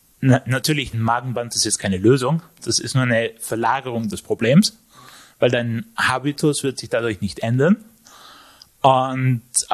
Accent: Innsbruck, Tyrol, Austria; Ich bin aus Innsbruck

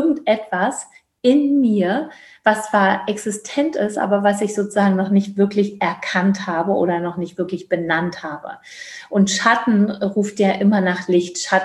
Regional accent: East Germany, Germany; Ich komme ja aus dem Osten.

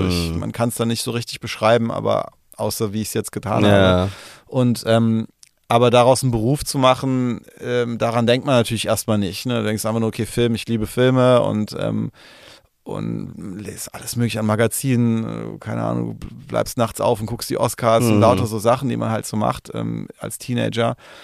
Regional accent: Mainz, Rhineland-Palatinate, Germany; war in Mainz immer, wo ich herkomme

